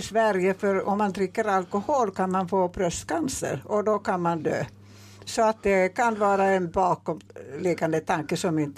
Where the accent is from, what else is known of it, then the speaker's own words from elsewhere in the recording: Finland; Swedish is a second language; now in Sweden; jag säger en gång till att jag kommer från Finland.